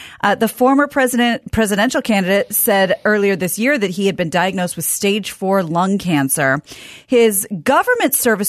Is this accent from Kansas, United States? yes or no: yes; Kansas, United States; No, and I'm from Kansas. I should know more about